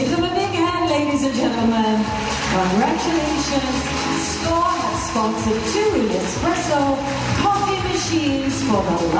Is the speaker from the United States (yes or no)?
no; Australia; I come all the way from Australia.